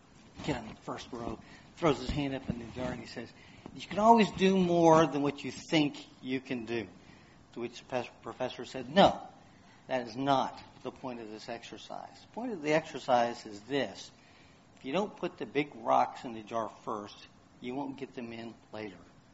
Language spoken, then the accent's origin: English; Houston, Texas, United States; You know, I grew up in Houston. I know about combat driving. That's how I was raised.